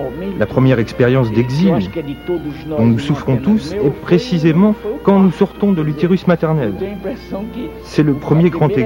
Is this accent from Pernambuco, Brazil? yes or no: yes; Recife, Pernambuco, Brazil; Nous avons habité la maison où je suis né, à Recife, jusqu'à mes 11 ans, à peu près.